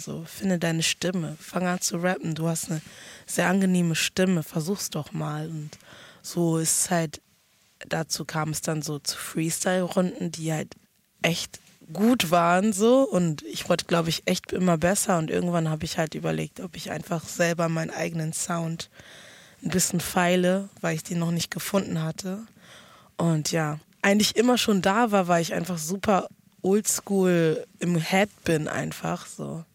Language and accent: German; Ghana; Ich komme aus Ghana, vergessen wir das nicht.